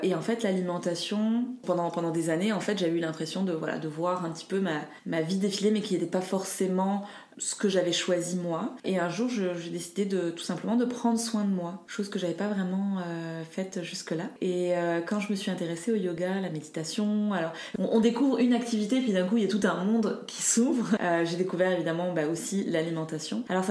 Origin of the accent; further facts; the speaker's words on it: Morocco; moved away; je viens du Maroc. Donc j'ai toujours mangé des légumes locaux cuisinés à la maison de saison. Et quand je suis allée faire mes études en France